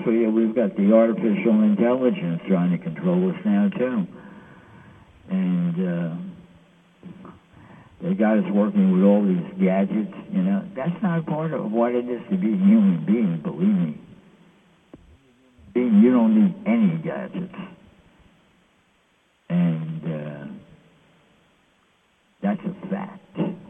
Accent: New York City, New York, United States; I'm a New York City resident. Yes, right. I'm a New Yorker.

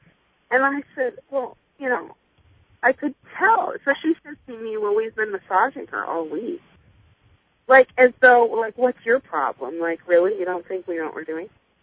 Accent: Hawaii, United States; I'm from Hawaii originally, so I was home

